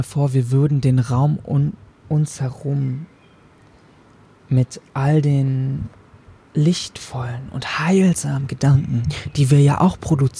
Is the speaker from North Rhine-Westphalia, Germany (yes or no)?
no; Berlin, Germany; Ich bin in Berlin aufgewachsen, ich bin hier geboren.